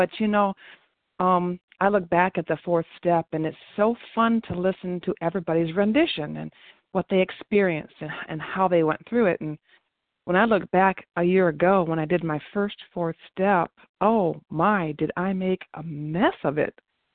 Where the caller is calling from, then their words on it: Arkansas, United States; I'm calling in from Arkansas, trying to take my seat here